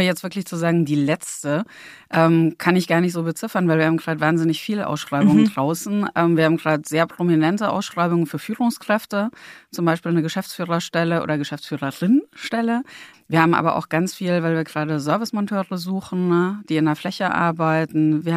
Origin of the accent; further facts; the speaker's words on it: Munich, Bavaria, Germany; Ich persönlich komme aus Bayern, hört man vielleicht nicht unbedingt. aber bin gebürtige Münchnerin und habe eben auch schon im Rheinland, im Ruhrgebiet oder in Niedersachsen gearbeitet.